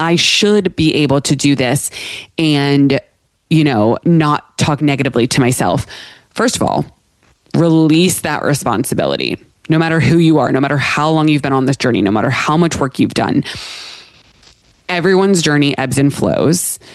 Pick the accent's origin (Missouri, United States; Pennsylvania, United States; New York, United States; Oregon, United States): Pennsylvania, United States; This past weekend, I flew to Pittsburgh. That's where my parents still live. That's like my hometown outside of Pittsburgh.